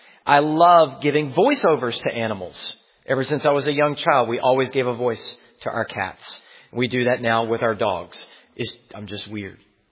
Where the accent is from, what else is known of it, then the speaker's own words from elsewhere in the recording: the South, United States; Again, I grew up in the South. It was very clear.